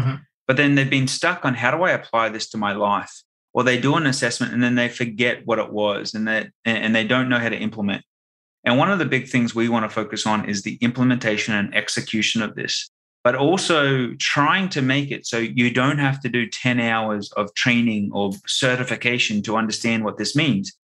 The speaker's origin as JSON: {"language": "English", "country": "Australia", "said": "because I'm Australian."}